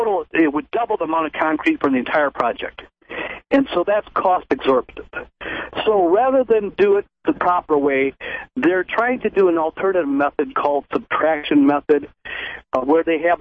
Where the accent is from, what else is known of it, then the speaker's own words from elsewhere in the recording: Monroe, Michigan, United States; I'm from Monroe, Michigan, just south of Detroit, and I'm in the heart of the Great Lakes Basin